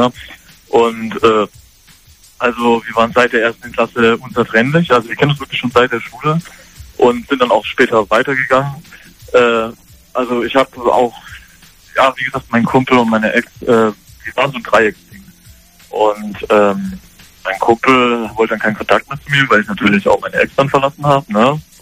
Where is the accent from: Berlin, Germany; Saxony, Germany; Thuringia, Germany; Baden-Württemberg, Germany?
Baden-Württemberg, Germany; Stuttgart; Ich komme aus Stuttgart.